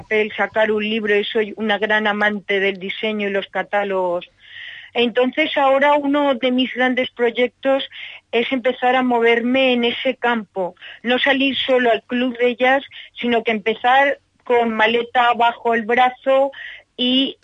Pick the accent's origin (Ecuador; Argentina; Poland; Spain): Spain; Valencia, Valencian Community; Sí, en nuestra ciudad, que yo soy valenciana.